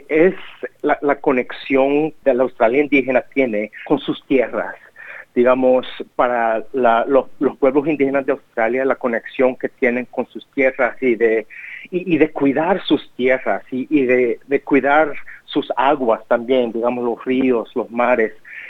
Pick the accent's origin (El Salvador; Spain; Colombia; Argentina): El Salvador; También la gente pipil, digamos, de El Salvador, de donde yo soy